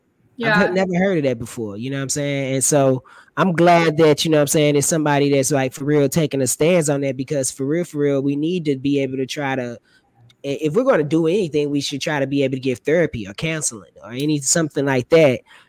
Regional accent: St. Louis, Missouri, United States; I grew up in St. Louis, Missouri.

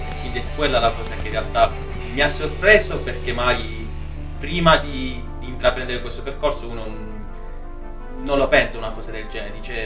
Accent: Bari, Apulia, Italy; vengo da Bari, ho 30 anni, sono un commerciante e attualmente anche studente di Centro Park Academy.

